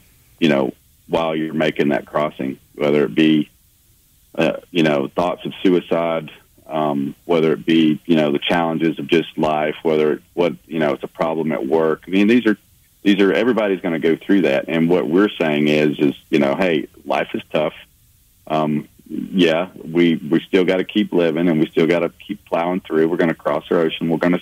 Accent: Mobile, Alabama, United States; has always been my home. You know, I've lived all over the world. But, you know, when people ask you where are you from, I always just say, well, I'm a Mobile boy.

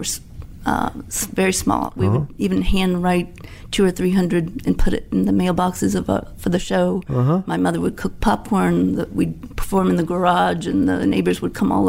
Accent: Washington, District of Columbia, United States; Washington, D.C., native.

